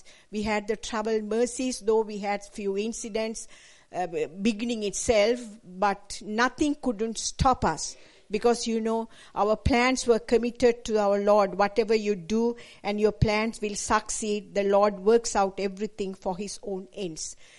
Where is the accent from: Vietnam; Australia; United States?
Australia; I said, we are not from USA, we are from Australia.